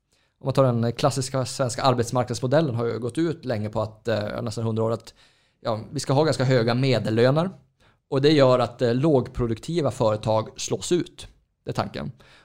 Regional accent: Norrland, Sweden; Jo, och om man tar i Norrland där jag är ifrån, det är ju många gamla sågverksstäder som har försvunnit också.

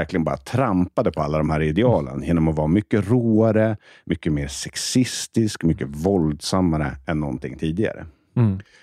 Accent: Uppsala, Uppsala County, Sweden; Utanför Uppsala. Jag är uppväxt i Uppsala. En känd reggae-stad.

